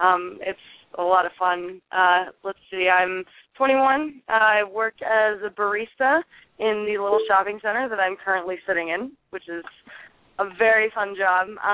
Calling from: Boulder, Colorado, United States; I'm calling you from Boulder, Colorado.

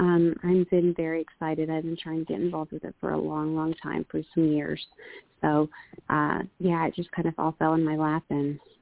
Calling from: Kansas City, Missouri, United States; I'm just outside of Kansas City, Missouri.

